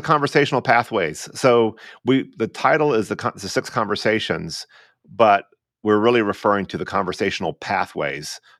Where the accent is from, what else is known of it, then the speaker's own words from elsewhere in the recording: the South, United States; I grew up in the South where, you know, you shouldn't ask anyone any personal questions